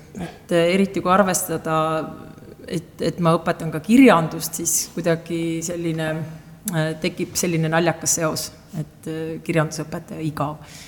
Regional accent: Saare County, Estonia; moved away as an adult; now in Tallinn, Estonia; 2011. aastal ma tulin siis Saaremalt ära ja mitte sellepärast, et ma ise, et midagi oleks Saaremal nagu pahasti olnud, aga lihtsalt elu tõi Tallinnasse.

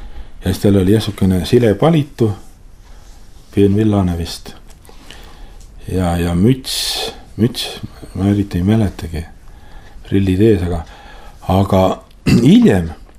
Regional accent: Saare County, Estonia; ma ei ole kohalik, et ma ei oska teile teed näidata ka midagi, et ma olen Saaremalt

